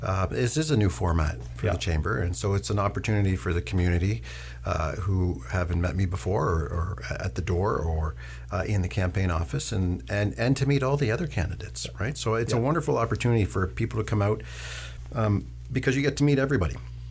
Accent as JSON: {"language": "English", "town": "St. Thomas", "region": "Ontario", "country": "Canada", "tie": "born or raised there", "also_born_or_lived": "Union", "said": "This is where I grew up. People will ask me two things. Where are you from? And what do you do for work? As you and I have talked over the years, I lived in Union as a child and went to Sparta School. Parents moved into St. Thomas."}